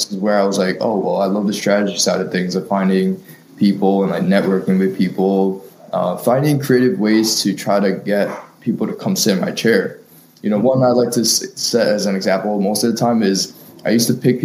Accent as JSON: {"language": "English", "town": "Brooklyn", "region": "New York", "country": "United States", "tie": "born or raised there", "said": "I grew up in Brooklyn, and having like a fresh fade and haircut was ideal to have."}